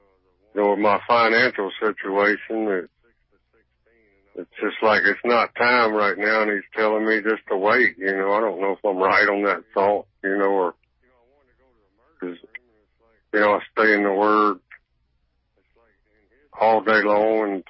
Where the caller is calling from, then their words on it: Lake Charles, Louisiana, United States; Lake Charles, Louisiana.